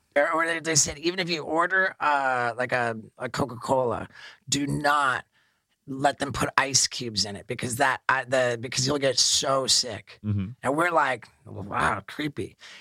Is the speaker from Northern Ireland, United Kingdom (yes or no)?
no; London, United Kingdom; I was born in England, mm-hmm, and I attended high school.